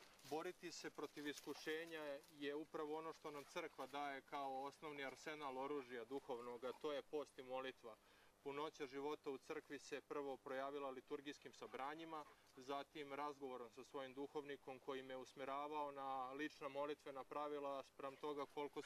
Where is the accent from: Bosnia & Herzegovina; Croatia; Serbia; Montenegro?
Serbia; Belgrade; Moje odrastanje i rođenje zapravo je bilo u Beogradu i prve tri decenije svog života sam proveo u tom gradu